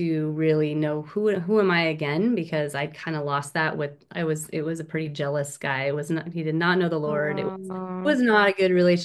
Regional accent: Washington, United States; that's about where I grew up, north of Seattle in a small town.

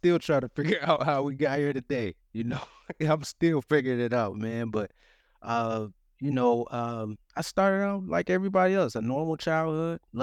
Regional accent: Detroit, Michigan, United States; I'm from Detroit, Michigan. So I start going to Wayne State University

